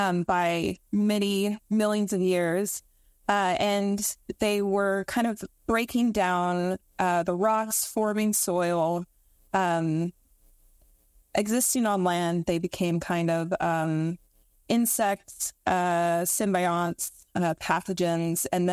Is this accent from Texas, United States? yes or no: yes; Texas, United States; I'm from Texas originally, but I lived in Southern California for a year and just kind of was like a beach bum.